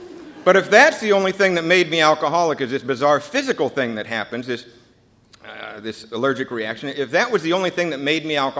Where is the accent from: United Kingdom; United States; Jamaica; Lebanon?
United States; Seattle, Washington; we lived in Seattle. Actually, I grew up in Ballard.